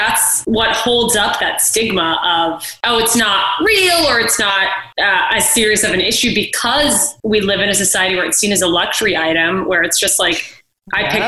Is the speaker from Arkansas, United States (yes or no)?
no; Alaska, United States; I grew up in Alaska and we have a pretty big Filipino population